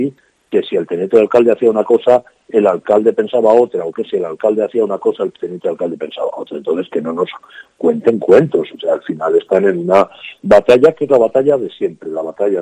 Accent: Castile and León, Spain; toda la zona oeste de la provincia, ha perdido uno de cada tres habitantes, que somos la provincia de España con menor tasa de actividad económica

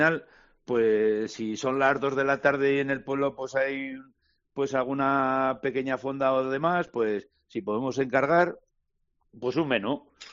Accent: Pamplona, Navarre, Spain; prácticamente somos de Pamplona, la Cendea de Cizur y Cizur Mayor.

